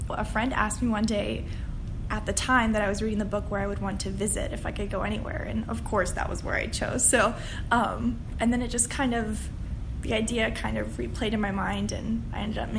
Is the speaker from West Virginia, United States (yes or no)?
yes; Martinsburg, West Virginia, United States; and I'm from Martinsburg.